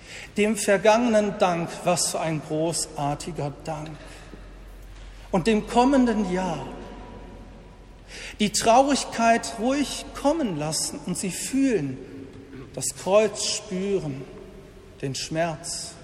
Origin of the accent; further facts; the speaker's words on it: Tönisheide, North Rhine-Westphalia, Germany; der damals in einer schwierigen Situation dann Tönnesheide mit übernahm, meine Heimatgemeinde